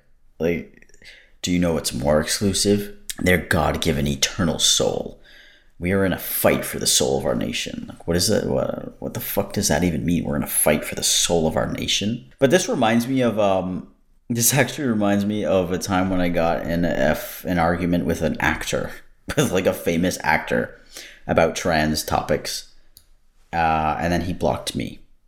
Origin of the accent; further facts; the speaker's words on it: United States; my fiance is Canadian, okay, and I'm American, and we decided to get a place in Canada for a little bit